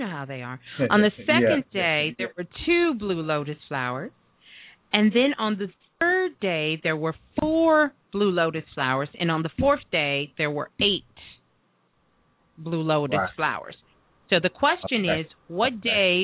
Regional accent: Brooklyn, New York, United States; I'm not a country girl. I'm from Brooklyn, so I'm not a country girl.

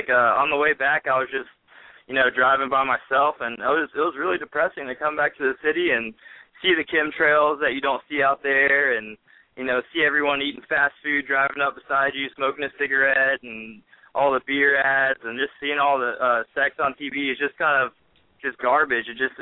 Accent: Tennessee, United States; I'm from Tennessee

